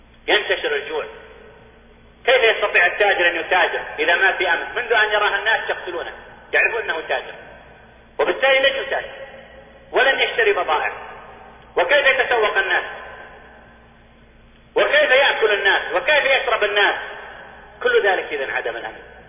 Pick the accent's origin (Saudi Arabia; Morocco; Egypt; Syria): Saudi Arabia; اللي عندنا في السعودية